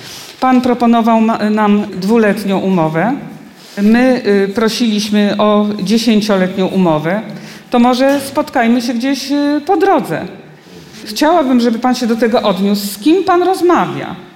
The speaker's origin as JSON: {"language": "Polish", "town": "Strzyżów", "region": "Subcarpathian Voivodeship", "country": "Poland", "said": "pochodzę z Rzeszowskiego, z takiego miasteczka Strzyżów. 5000 mieszkańców. Troszkę ta podobna struktura do Radzynia, tylko troszkę mniejsza miejscowość."}